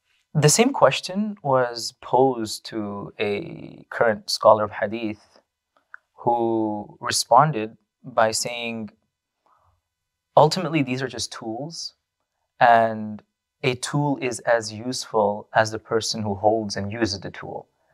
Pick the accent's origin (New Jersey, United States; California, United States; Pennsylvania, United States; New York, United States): New York, United States; Astoria; I'm actually from Astoria, Queens, okay. Not too far away. And born and raised in Astoria, lived there for a good part of my life until my teenage years.